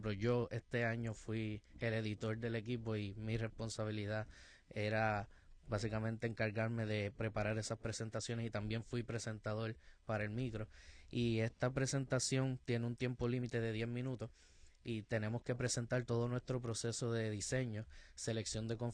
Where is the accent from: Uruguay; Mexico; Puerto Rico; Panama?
Puerto Rico; tenemos un gran entusiasmo que nos representa como puertorriqueños.